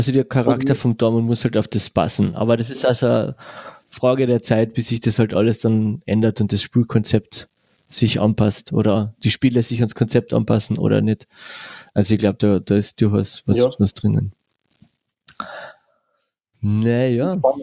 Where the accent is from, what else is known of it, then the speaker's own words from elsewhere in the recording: Carinthia, Austria; dass ich als Kärntner einfach da näher dabei bin